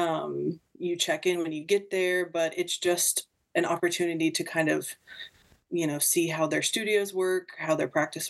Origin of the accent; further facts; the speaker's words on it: Tulsa, Oklahoma, United States; Truthfully, I've lived in Oklahoma City for years. I went to school in Oklahoma City for years, and then I'm from Tulsa. I live in Tulsa now